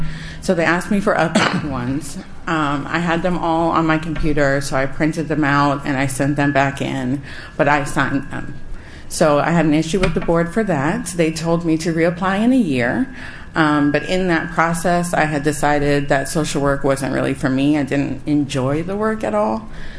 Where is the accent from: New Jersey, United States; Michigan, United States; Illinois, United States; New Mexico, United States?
New Jersey, United States; I'm from New Jersey. I went to University of Pittsburgh for undergrad and my master's in social work.